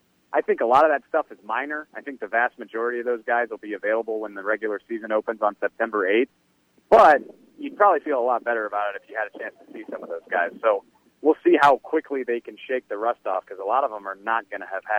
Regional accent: New Orleans, Louisiana, United States; everybody from Dallas hates me because I'm from New Orleans.

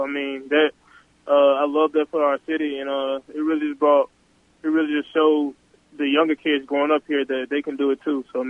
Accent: Baton Rouge, Louisiana, United States; And I just love watching that and love seeing, you know, my hometown, you know, just do that. I mean, growing up, I've been an LSU fan basically all my life

